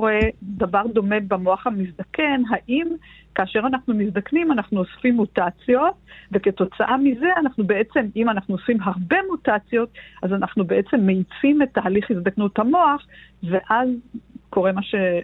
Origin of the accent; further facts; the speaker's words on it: Jerusalem, Jerusalem District, Israel; אני ירושלמית במקור.